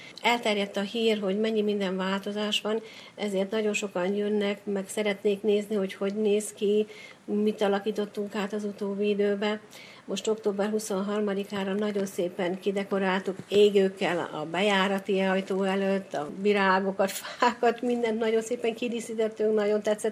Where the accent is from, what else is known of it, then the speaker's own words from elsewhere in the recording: Hungary; Úgy érzem, magyar vagyok